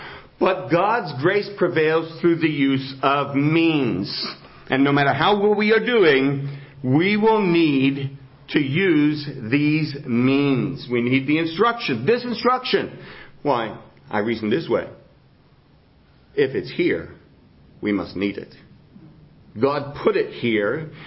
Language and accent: English; New Jersey, United States; accent: New Jersey; Even as you listen to my voice and hear my New Jersey accent, it's not the great Northwest accent. It's the New Jersey accent.